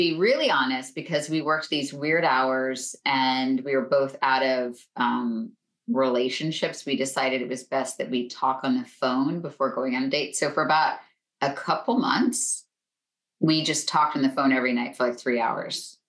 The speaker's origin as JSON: {"language": "English", "region": "Florida", "country": "United States", "tie": "born or raised there", "said": "I grew up in Florida, on the west coast of Florida."}